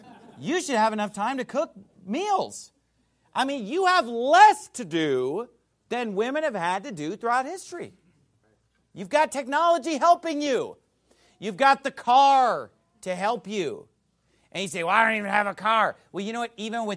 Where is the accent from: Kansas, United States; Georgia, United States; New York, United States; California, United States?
California, United States; Sacramento; also born or lived in Indiana; Growing up in Sacramento, California, and even just the few years that I lived in Indiana when I was in college, I'd never seen anything like it